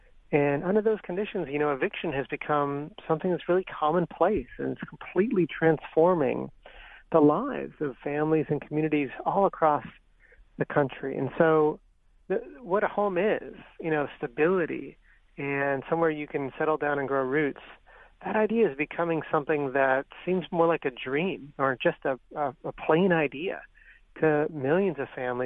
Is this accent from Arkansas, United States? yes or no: no; Winslow, Arizona, United States; Well, I'm a guy that grew up in small town Arizona, and when I think of home, I think of my hometown, which is Winslow, Arizona